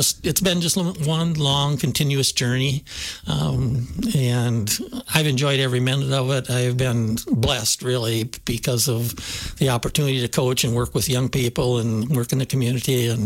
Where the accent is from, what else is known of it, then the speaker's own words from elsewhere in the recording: Darlington, United States; I grew up in Darlington, where football was kind of king. I went to a one-room school.